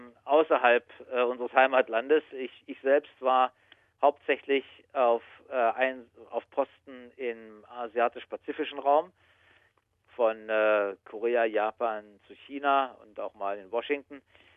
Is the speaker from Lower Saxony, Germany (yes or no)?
no; Rhineland-Palatinate, Germany; moved away; also born or lived in Bavaria; Aber bin groß geworden in der Pfalz und dort auch mein Abitur abgelegt. Und das ist, würde ich so als meine Heimat in Deutschland betrachten.